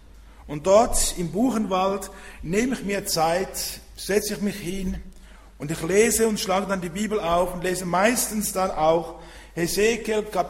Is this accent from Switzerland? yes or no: yes; Switzerland; ich habe immer meinen Slang mit dabei. Ich komme aus der Schweiz, kann das nicht verleugnen. So bin ich in Deutschland unterwegs